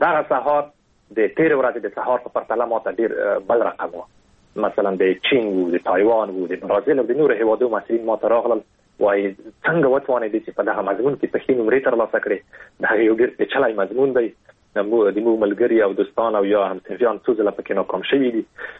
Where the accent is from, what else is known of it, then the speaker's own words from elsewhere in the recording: Afghanistan; زه د افغانستان یم،